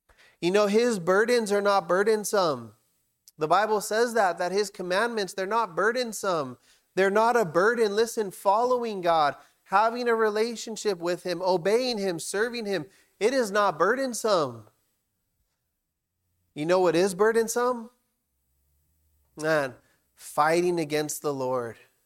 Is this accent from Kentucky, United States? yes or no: no; California, United States; now in Oregon, United States; I'm not originally from Oregon. I used to live in California. Don't hate me. Don't judge me.